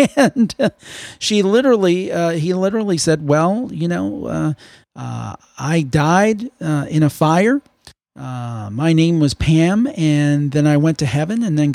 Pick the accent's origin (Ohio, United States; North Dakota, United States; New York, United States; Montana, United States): Ohio, United States; Cleveland; Actually, it came out of a reporter out of my hometown, Suzanne Stratford, who works for Fox 8 in Cleveland.